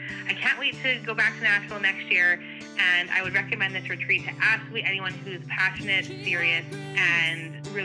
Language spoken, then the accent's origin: English; Edmonton, Alberta, Canada; I'm an artist from Edmonton, Alberta.